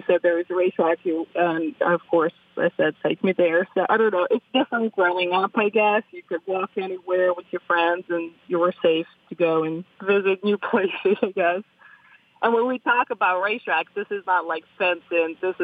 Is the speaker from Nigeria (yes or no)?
no; Serbia; So it started in Serbia, the town where I'm born.